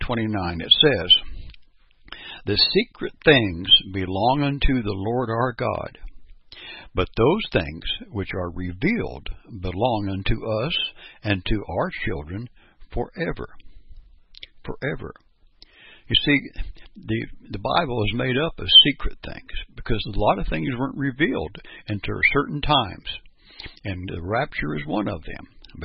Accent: Perry, Kansas, United States; I'm from Perry, Kansas

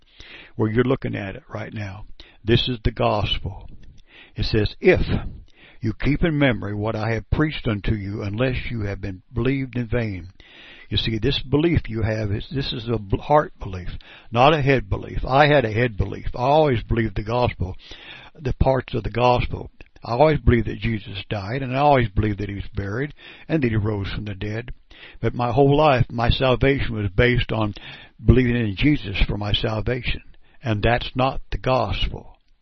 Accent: Perry, Kansas, United States; I'm from Perry, Kansas.

